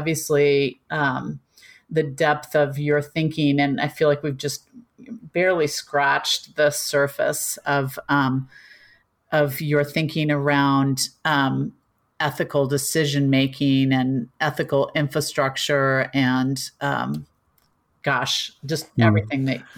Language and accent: English; Kansas, United States; I was raised in Kansas. My Australian mm-hmm. husband loves to tell people I'm from Kansas.